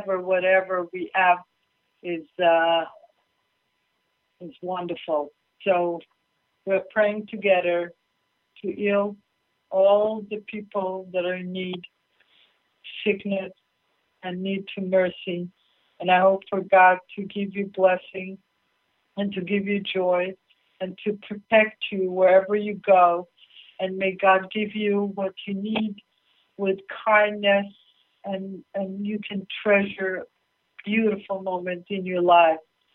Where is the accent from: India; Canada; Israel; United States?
Israel; I'm from the Holy Land. This is from the Holy Land, guys, Israel.